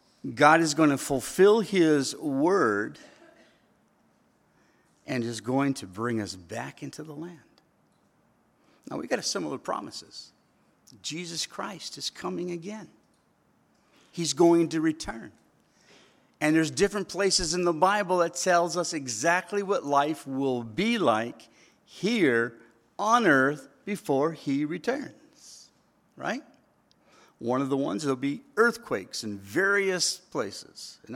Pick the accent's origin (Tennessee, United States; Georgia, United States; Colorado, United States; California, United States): California, United States; I grew up in California.